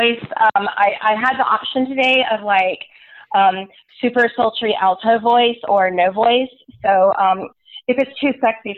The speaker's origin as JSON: {"language": "English", "region": "the South", "country": "United States", "tie": "born or raised there", "said": "it had never occurred to me really growing up in the South, I don't have a lot of access to like LDS history"}